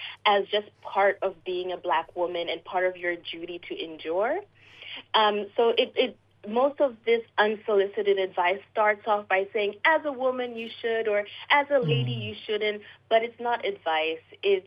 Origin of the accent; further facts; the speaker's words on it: Canada; also born or lived in Zimbabwe / Germany; now in Australia; Well, I was born in Zimbabwe, but I grew up in Canada and Germany, so it's a little bit of a mix where this accent comes from.